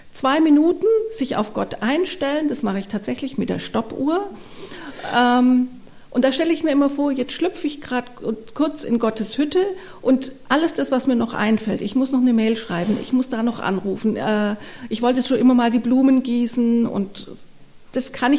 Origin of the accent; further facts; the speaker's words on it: Swabia, Germany; Jetzt ist aber, bin ich ja auch Schwäbin